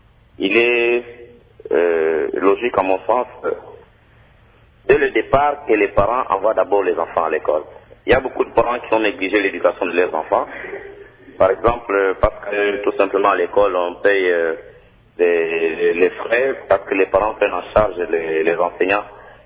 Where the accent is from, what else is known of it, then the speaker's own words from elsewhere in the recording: Kananga, Kasaï-Central, DR Congo; je disais que dans notre pays, bon, particulièrement ici chez nous à Kananga